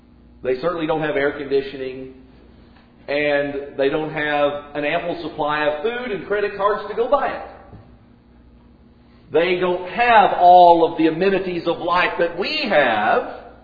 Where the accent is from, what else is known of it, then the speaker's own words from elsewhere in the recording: Indiana, United States; But I grew up in Indiana, and I got to go to that race several times.